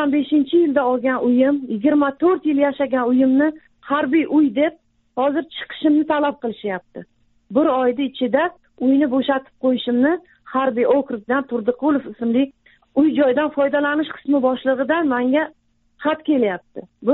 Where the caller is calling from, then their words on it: Moscow, Russia; 1974 yilda tug'ilganman. Turmush o'rtog'im o'lgan. 4 nafar farzandim bor. Hozir Moskva shahridan sizlarga telefon qilyapman. Moskvada bolalarim boqish uchun ishlagani kelganman shu yerga. 4 yildan beri bitta joyda ishlayman, bitta kvartirada yashayman.